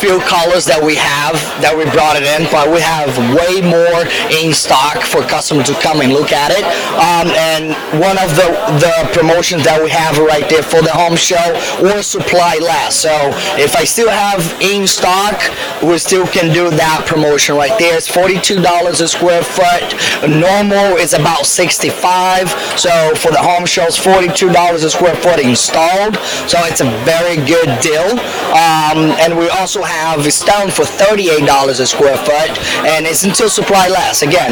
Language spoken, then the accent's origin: English; Brazil; moved away; Yes. I'm originally from Brazil.